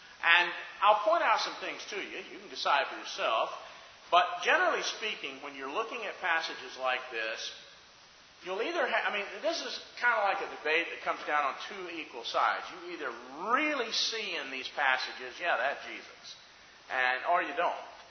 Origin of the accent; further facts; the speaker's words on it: Decatur, United States; born there; Like, I was born in Decatur nearly 53 years ago.